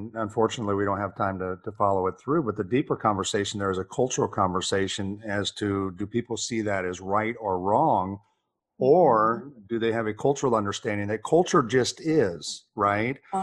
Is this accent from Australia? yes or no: no; Puerto Rico; I'm originally from Puerto Rico